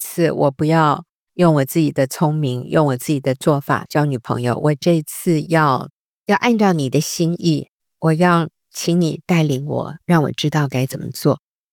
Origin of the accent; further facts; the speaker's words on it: United States; 我虽然是在美国长大